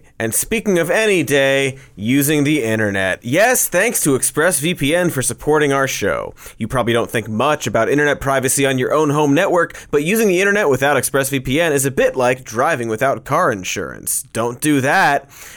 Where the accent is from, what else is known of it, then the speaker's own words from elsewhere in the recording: Ohio, United States; also born or lived in Maine; So I'm from Ohio, mostly. I lived in Maine for a little bit too.